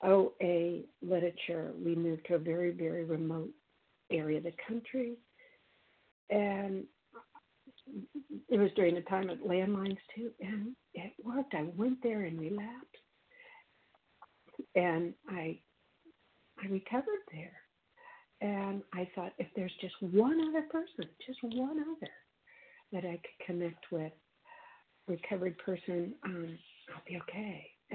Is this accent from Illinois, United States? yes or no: yes; Chicago, Illinois, United States; from Chicago.